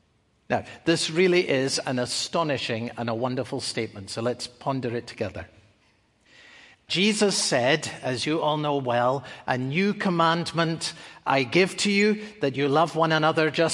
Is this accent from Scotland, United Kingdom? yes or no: yes; Scotland, United Kingdom; In the church that I grew up in Scotland